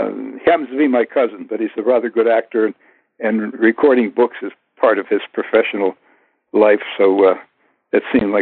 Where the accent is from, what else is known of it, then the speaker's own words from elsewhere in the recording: United States; I said, look, I'm an American with a high security clearance. It's my duty to report anything of military interest to my country.